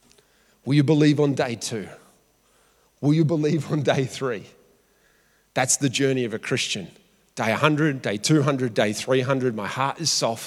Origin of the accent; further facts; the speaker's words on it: Australia; Part of being an Aussie is that we are filled with doubt and skepticism about the things of God.